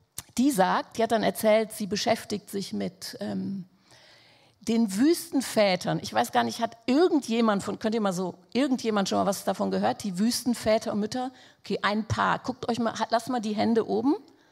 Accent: Angola; Also ich komme aus Angola, glaube ich gesagt.

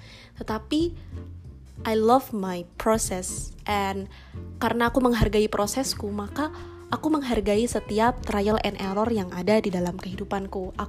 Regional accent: Semarang, Central Java, Indonesia; Aku Wong Semarang

